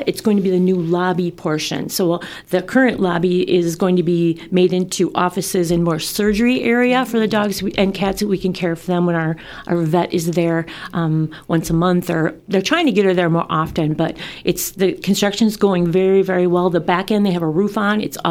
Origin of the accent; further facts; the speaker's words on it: Stevens Point, Wisconsin, United States; I'm from Stevens Point.